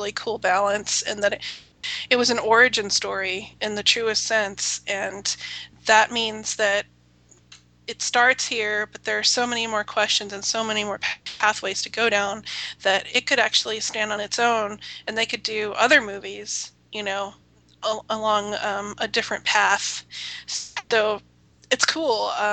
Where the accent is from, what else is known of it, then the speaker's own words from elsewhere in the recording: Dallas, Texas, United States; being born and raised in Dallas, Texas, like, oh my God, is that what they think our accent sounds like?